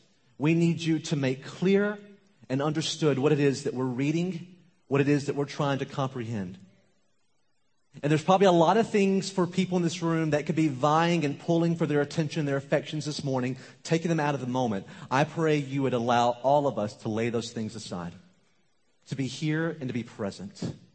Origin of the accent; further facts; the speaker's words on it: Mississippi, United States; also born or lived in Iran; And so I was born in Iran, came back to the States when I was just a baby, grew up in Mississippi with a bunch of rednecks. I love them. I understand that culture completely.